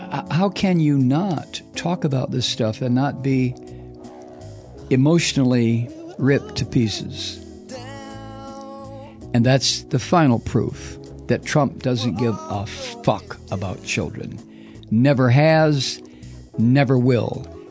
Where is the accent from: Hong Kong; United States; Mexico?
Mexico; The greatest gift my own father gave me was the privilege of growing up in Mexico.